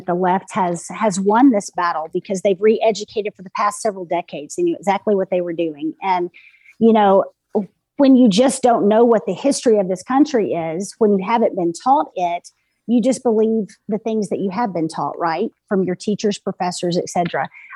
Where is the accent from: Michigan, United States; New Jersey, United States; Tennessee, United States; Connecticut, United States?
Tennessee, United States; Memphis; born there; I have a family full of vets. And so we grew up loving this country, loved what it stood for. I was born in Memphis, Tennesse